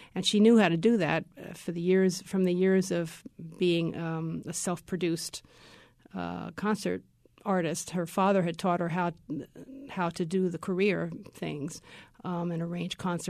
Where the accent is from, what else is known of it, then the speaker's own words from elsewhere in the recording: New Jersey, United States; also born or lived in Manhattan; I grew up in New Jersey, and I moved to Manhattan when I was a Juilliard student. So I was there for many decades.